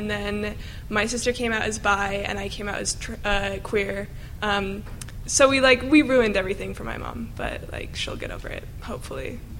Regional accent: Utah, United States; I grew up in Utah. I was born and raised in Utah by a mother who converted to Mormonism and a father who was Baptist

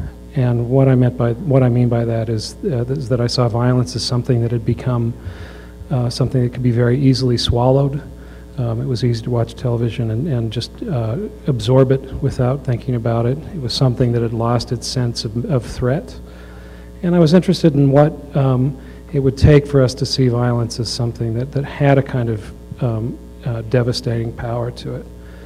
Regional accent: Provo, Utah, United States; I grew up in Provo, grew up in Utah Valley, and when I was growing up in Provo

